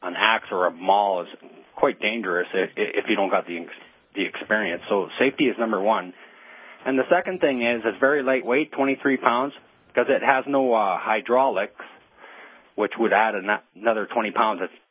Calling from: Calgary, Alberta, Canada; From Calgary, Alberta, Canada. Way up north there.

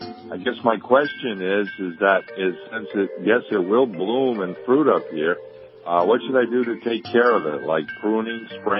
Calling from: New Hampshire, United States; I'm calling from the Lake Winnipesaukee area in New Hampshire.

